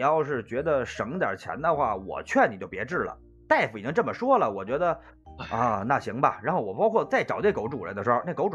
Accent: Pinggu, Beijing, China; 我小的时候在平谷农村，当时平谷农村就是一到晚上小男孩嘛跟同村的几个小孩啊一块玩

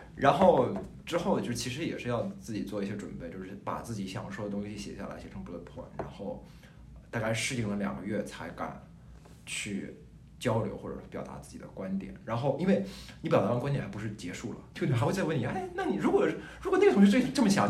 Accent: Shanghai, China; Chinese is a second language; 我是一个来自上海的，可爱高考生

